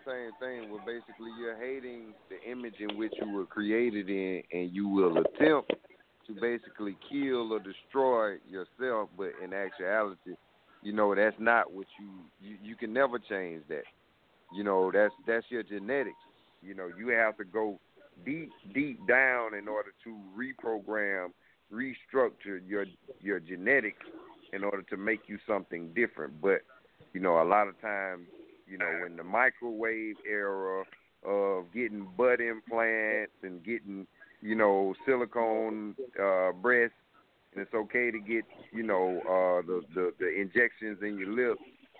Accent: South Carolina, United States; from Collin, from South Carolina.

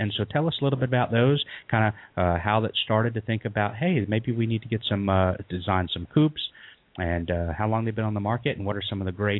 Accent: the South, United States; accent: southern; So my southern accent doesn't actually destroy it

